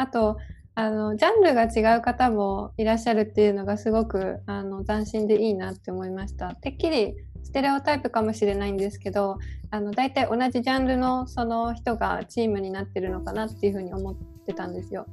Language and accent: Japanese; Hiroshima, Japan; 私広島出身だからお好み焼きに関してすごくうるさいんですよ。